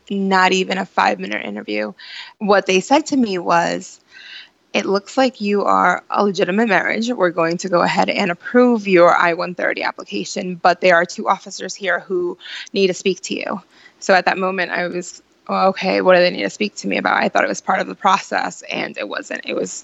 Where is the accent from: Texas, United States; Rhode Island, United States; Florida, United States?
Rhode Island, United States; Providence; also born or lived in Guatemala; I am originally from Guatemala. I was brought to the United States at the age of 3, just shy of my 4th birthday. And I've been in Providence, Rhode Island ever since then.